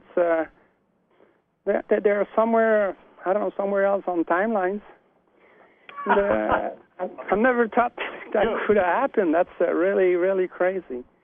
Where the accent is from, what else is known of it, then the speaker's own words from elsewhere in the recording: Montreal, Quebec, Canada; from Montreal